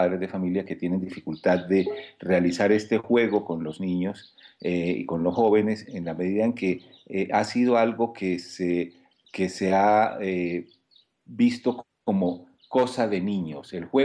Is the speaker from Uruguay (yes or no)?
no; Colombia; now in Cuernavaca, Mexico; Soy de origen colombiano y me gusta jugar mucho.